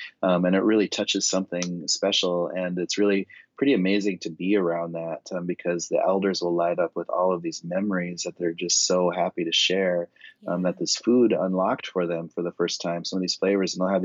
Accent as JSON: {"language": "English", "town": "Pine Ridge", "region": "South Dakota", "country": "United States", "tie": "born or raised there", "said": "I grew up on Pine Ridge Community and in South Dakota, and I'm enrolled with the Oglala Lakota Sioux Tribe."}